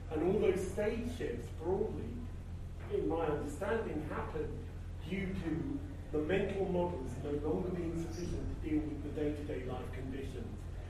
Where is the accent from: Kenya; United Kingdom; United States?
United Kingdom; I'm not saying this because I'm British